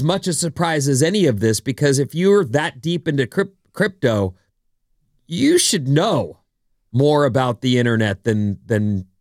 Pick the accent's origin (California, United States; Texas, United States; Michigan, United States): California, United States; Irvine; You know, I grew up in Irvine, California.